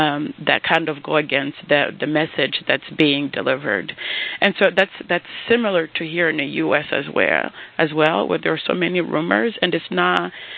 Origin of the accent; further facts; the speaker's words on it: Rwanda; now in Pittsburgh, United States; I'm from Rwanda